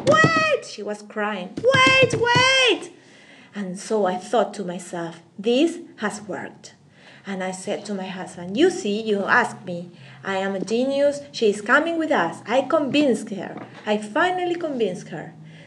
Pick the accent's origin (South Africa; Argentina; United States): Argentina; I'm from Argentina.